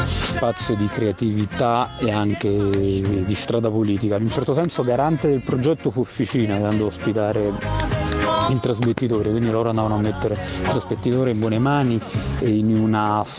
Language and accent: Italian; Naples, Campania, Italy; ci proponemmo noi come napoletani: scusate, ma prima che il trasmettitore arriva in Palestina, si può collaudare a Napoli?